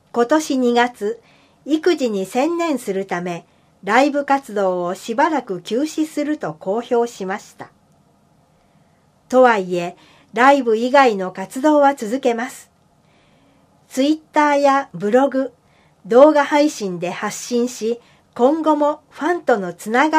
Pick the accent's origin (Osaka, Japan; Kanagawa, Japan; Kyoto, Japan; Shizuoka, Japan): Osaka, Japan; Neyagawa; now in Tokyo, Japan; 人間形成を育む時期に過ごした寝屋川市は、私の物差しになっている町です。上京した頃は、都会のキラキラした雰囲気がいいと思ったこともありましたが